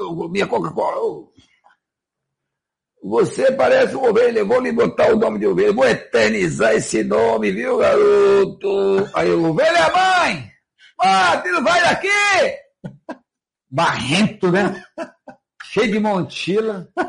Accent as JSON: {"language": "Portuguese", "town": "Recife", "region": "Pernambuco", "country": "Brazil", "said": "Eu fui morar em Recife, no apartamento, praia. Voltei de novo à minha terra, né? Porque eu sou de Recife."}